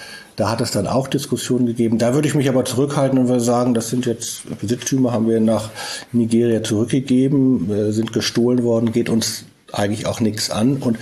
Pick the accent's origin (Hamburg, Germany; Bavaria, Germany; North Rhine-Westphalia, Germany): Hamburg, Germany; Das habe ich in Hamburg erlebt, meiner Heimatstadt.